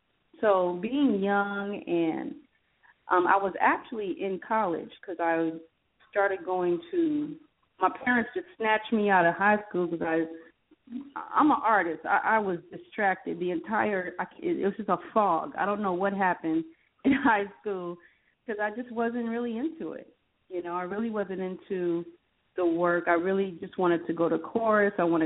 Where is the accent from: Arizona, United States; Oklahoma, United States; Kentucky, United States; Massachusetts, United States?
Arizona, United States; Phoenix; also born or lived in New Orleans; Born in New Orleans, but raised in Phoenix.